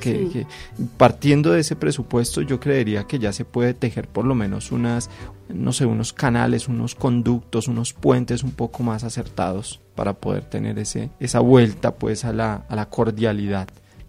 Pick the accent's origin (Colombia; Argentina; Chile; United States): Colombia; los colombianos, en este proceso en el que estamos, tenemos que saber que somos colombianos todos